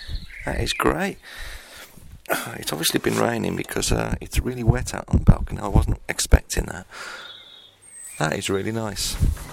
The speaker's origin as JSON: {"language": "English", "region": "England", "country": "United Kingdom", "said": "because I am English, you know, and we drink tea in England."}